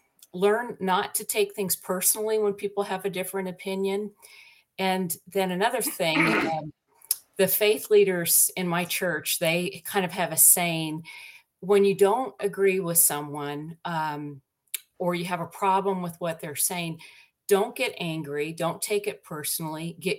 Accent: Nebraska, United States; And I think what, you know, our military experience shaped me a lot, because I grew up in Nebraska. And like you, Mike, I had four sisters.

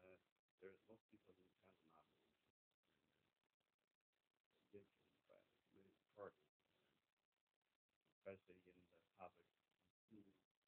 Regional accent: China; English is a second language; now in Other country; Every time we visit China, we see each other. And, the small town, like my hometown, is obviously a pretty powerful person.

